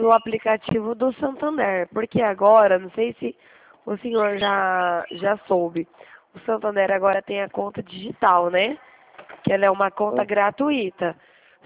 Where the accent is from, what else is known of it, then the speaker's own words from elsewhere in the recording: São Paulo, Brazil; Eu sou daqui do estado de São Paulo